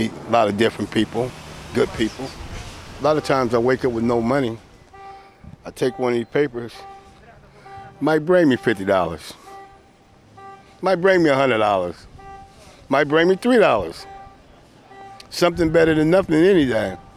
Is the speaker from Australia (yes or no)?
no; Berkeley, California, United States; I grew up on the White Way in McGee. I went to Berkeley High, got a baseball scholarship to play for the Oakland A's.